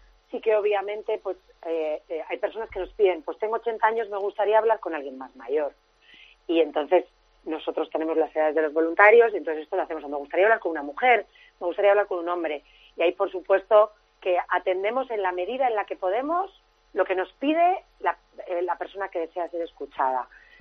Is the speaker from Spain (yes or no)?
yes; Spain; Sí que los voluntarios somos todos españoles